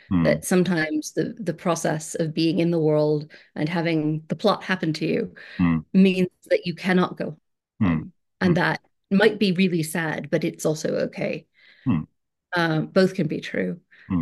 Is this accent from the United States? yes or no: yes; United States; Yeah, I mean, I'm an American, so it's some of the international is hard for me to imagine how it would be coming to it fresh.